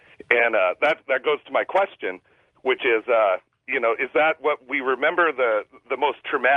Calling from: Kent, Washington, United States; I'm calling from Kent, Washington.

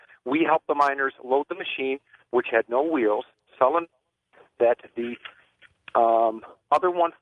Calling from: California, United States; I'm calling from Southern California.

